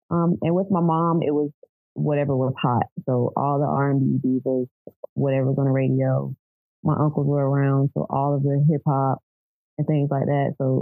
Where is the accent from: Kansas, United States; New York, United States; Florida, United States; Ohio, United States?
Florida, United States; Jacksonville; Well, I'm from Jacksonville, Florida. That's like in North Florida.